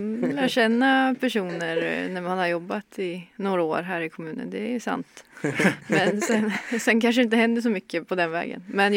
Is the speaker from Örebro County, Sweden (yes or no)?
yes; Lindesberg, Örebro County, Sweden; Ett lag från Lindesberg, där jag kommer ifrån.